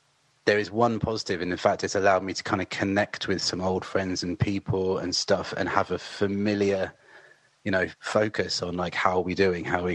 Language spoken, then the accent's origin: English; South East England, United Kingdom; as a kid growing up near Southampton, the music scene didn't feel very apparent to me.